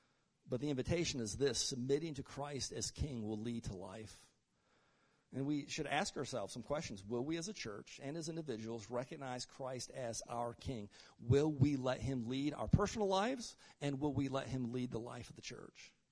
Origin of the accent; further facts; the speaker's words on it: Michigan, United States; I grew up in Michigan, western Michigan, and Lake Michigan.